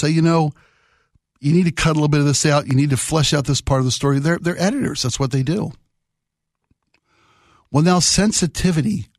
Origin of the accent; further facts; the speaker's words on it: Mid-Atlantic, United States; I was born and raised in the Mid-Atlantic where lacrosse is the spring sport, not baseball.